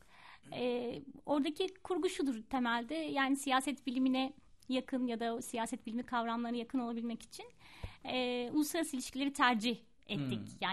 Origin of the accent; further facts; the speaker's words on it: Istanbul, Turkey; born there; aslında annem babam Sivaslı, ben ama Üsküdar doğumluyum.